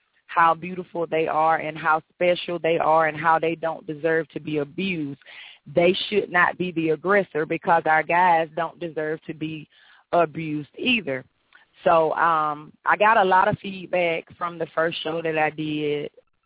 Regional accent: Alabama, United States; I'm from Alabama

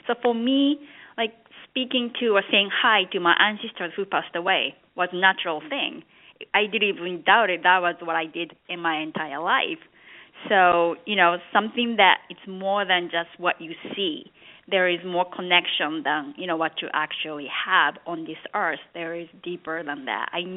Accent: Japan; Growing up in Japan, I wanted to become a businesswoman and, you know, travel around the world.

